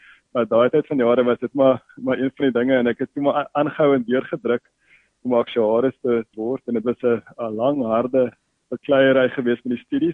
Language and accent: Afrikaans; Gauteng, South Africa; also born or lived in Springbok, Northern Cape / Western Cape; ek is in Springbok gebore van alle plekke in die Noord-Kaap en van daar af my pa nogals baie rond gehuis. Hy was 'n polisieman gewees. Ons het baie rond gereis terwyl ek in die laerskool was, 4 laerskole gewees in Gauteng meestal